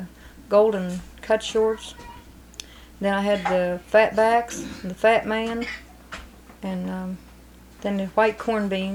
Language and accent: English; Widen, West Virginia, United States; born there; Well, I was born in Wyden, February the 21st, 1937. It's in Clay County.